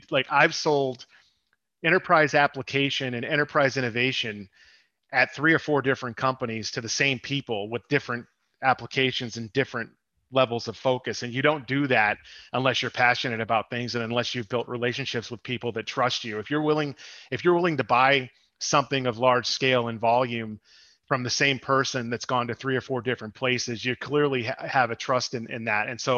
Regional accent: Massachusetts, United States; I'm originally from the South Shore of Boston.

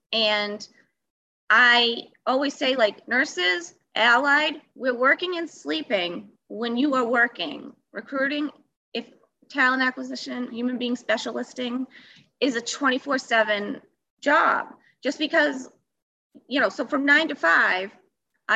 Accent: Massachusetts, United States; I was at a permanent hospital, and I'm from Mass, so it's unionized.

